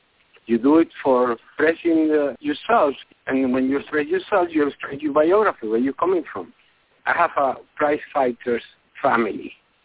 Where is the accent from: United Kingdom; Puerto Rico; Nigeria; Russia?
Puerto Rico; I want Puerto Rico, my hometown, to become a state, or I want them to become independent.